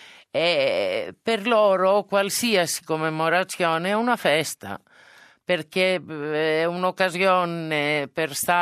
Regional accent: Greece; Italian is a second language; Purtroppo spontaneamente da greca mi viene il pragmatismo della disperazione.

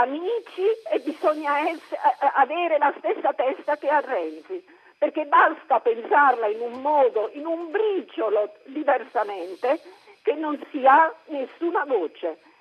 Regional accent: Taranto, Apulia, Italy; Io non sono di quella zona, sono di Taranto.

